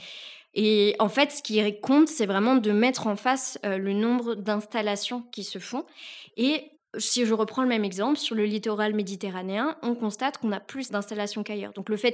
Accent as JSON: {"language": "French", "country": "France", "said": "On a quand même un grand besoin chez nous, en France, d'enrayer ce vieillissement de la population agricole."}